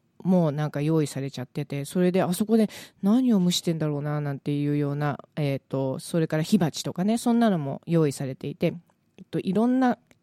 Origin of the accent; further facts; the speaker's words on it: Kanto, Japan; born there; は関東生まれなので